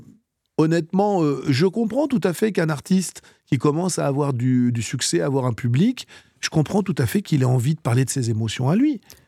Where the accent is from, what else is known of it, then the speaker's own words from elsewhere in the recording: Aulnay-sous-Bois, Île-de-France, France; also born or lived in Tunisia; je suis né à Aulnay-sous-Bois, j'ai vécu, enfin je suis né en Tunisie, mais j'ai vécu toute mon enfance à Aulnay-sous-Bois.